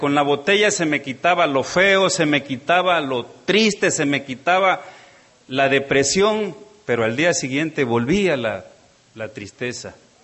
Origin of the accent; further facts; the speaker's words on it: Tabasco, Mexico; mis queridos hermanos mexicanos, yo vengo de Tabasco.